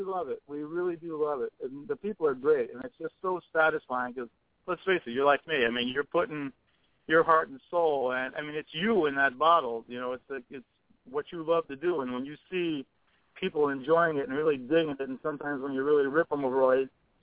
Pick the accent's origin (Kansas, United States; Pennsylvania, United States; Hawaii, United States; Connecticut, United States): Connecticut, United States; Stratford; From Stratford, Connecticut.